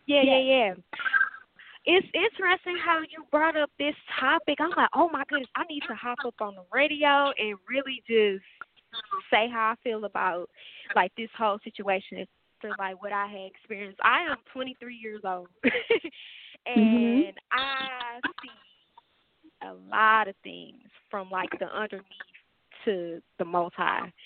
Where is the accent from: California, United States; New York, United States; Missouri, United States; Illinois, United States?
Missouri, United States; St. Louis; I'm from St. Louis, Missouri.